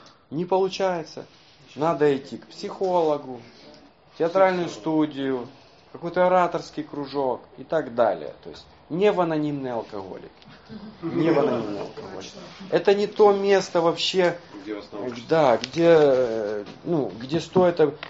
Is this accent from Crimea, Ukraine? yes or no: no; Kyiv, Ukraine; Она из Киева, я из Киева